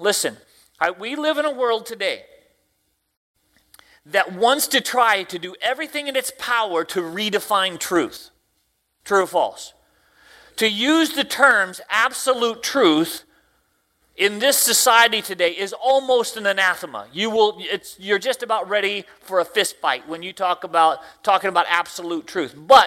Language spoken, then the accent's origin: English; the South, United States; accent: Southern American; I speak American and Southern, okay? I live in Tennessee, so I have to change my accent when I get home just to get across the border.